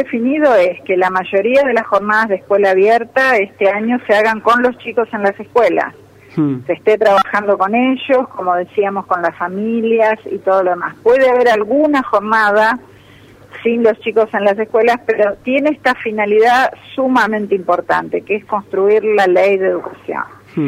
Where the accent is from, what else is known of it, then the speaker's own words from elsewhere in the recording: Santa Fe, Argentina; como santafesinos y como argentinos